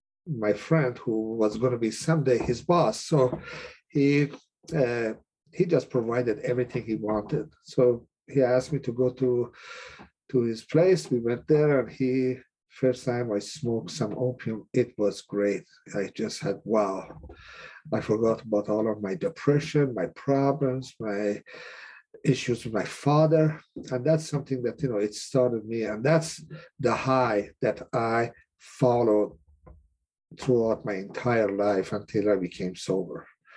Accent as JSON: {"language": "English", "country": "Iran", "moved": "as an adult", "lives_now": "United States", "said": "I'm originally from Iran. I came to the States in 1978. I did not come here to stay."}